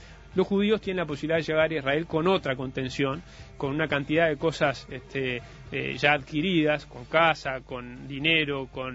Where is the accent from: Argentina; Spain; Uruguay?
Uruguay; Tengo la posibilidad, como uruguayo